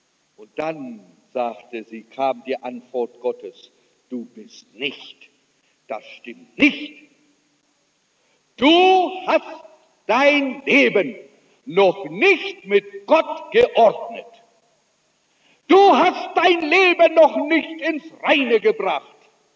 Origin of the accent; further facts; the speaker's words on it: South Africa; Es war der 29. Dezember vergangenen Jahres, dass eine Frau auf ihrem Sterbebett lag bei uns in Südafrika, bei der Hauptstadt Natals, Pietermaritzburg.